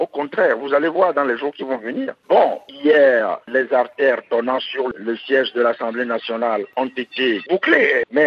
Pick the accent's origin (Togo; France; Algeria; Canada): Togo; Nous sommes des Togolais, nous voulons ressembler aux autres peuples.